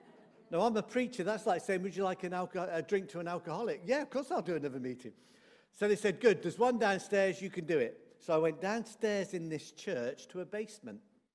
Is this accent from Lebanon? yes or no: no; Midlands, United Kingdom; I grew up in the Midlands. I have been landlocked all my life.